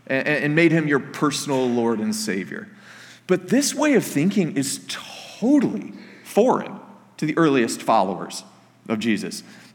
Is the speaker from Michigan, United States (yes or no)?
yes; Detroit, Michigan, United States; born there; now in Minnesota, United States; I was born in Metro Detroit, and then I moved to Minnesota when Carrie and I got married.